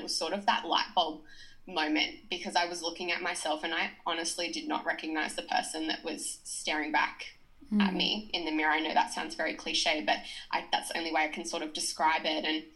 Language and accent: English; New South Wales, Australia; also born or lived in Brisbane; I was living in Brisbane, but I'm not from Brisbane. So I grew up on the central coast of New South Wales. So it's sort of smack bang in the middle of Sydney and Newcastle.